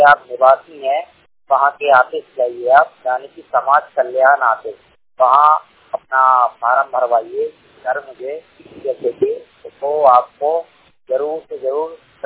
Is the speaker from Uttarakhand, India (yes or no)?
no; Bhopal, Madhya Pradesh, India; भोपाल जिले का निवासी हूँ।